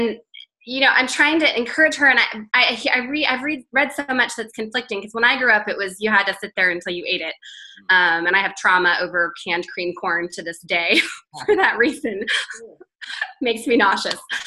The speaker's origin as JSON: {"language": "English", "town": "Austin", "region": "Texas", "country": "United States", "also_born_or_lived": "Boston", "said": "Austin, Texas."}